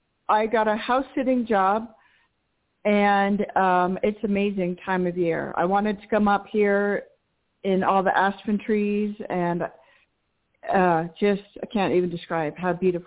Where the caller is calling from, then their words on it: Colorado, United States; now I'm calling from Colorado.